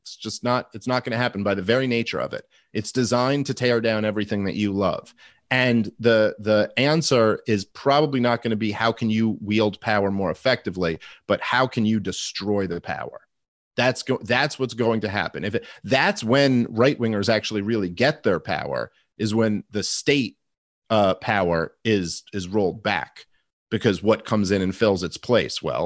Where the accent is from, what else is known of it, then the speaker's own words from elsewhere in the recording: New York City, New York, United States; I'm from New York City. I know the comedy scene very well.